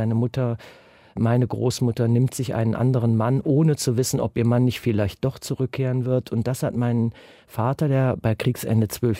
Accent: Lobberich, North Rhine-Westphalia, Germany; born there; auf dem Marktplatz in meinem Geburtsort Lobberich.

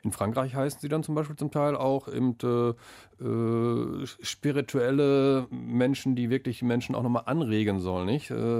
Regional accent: North Rhine-Westphalia, Germany; da im tiefen Münsterland, wo ich herkomme.

